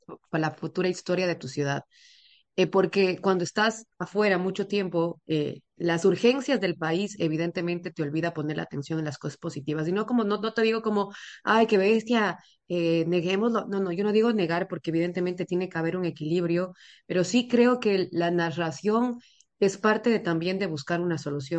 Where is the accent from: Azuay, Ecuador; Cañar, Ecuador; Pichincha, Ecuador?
Pichincha, Ecuador; Quito; y yo que me crié en Quito